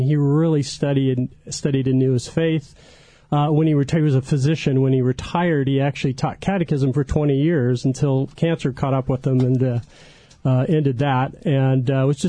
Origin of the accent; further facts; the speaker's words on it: Long Beach, California, United States; Yes, I grew up in Long Beach. I was born and raised Catholic.